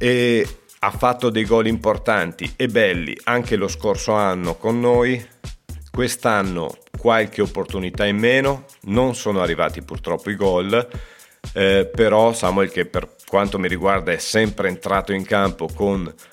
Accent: Verona, Veneto, Italy; da veronese, da tifoso Hellas

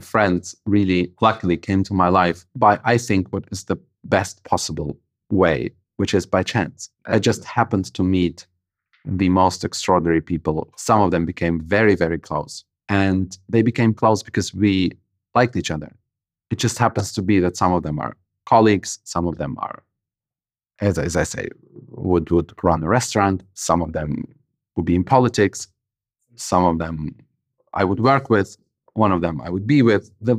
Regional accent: Hanover, Lower Saxony, Germany; a dear friend of mine from my hometown of Hanover, who owns one of my favorite, let's say, brasseries, cafes of the town.

